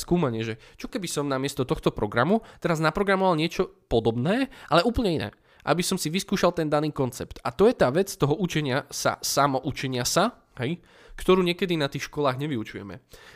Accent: Trstená, Žilina Region, Slovakia; ja pochádzam zo Slovenska, z Trstenej

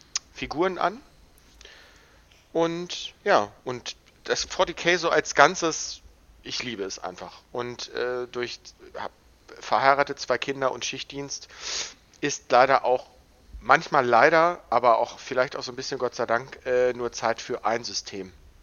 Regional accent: Osterwald, Lower Saxony, Germany; ich komme aus Niedersachsen, aus dem schönen Osterwald, das liegt zwischen Hameln und Hildesheim.

